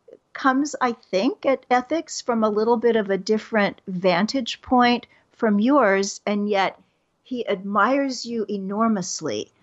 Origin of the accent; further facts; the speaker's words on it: Kansas City, Missouri, United States; When I was in my 20s, I worked for a society magazine in Kansas City, my hometown